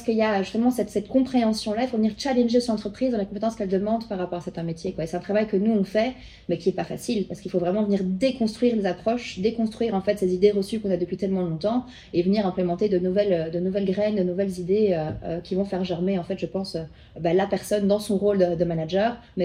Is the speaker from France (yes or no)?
no; Belgium; parce que je suis belge et que je suis basée encore ici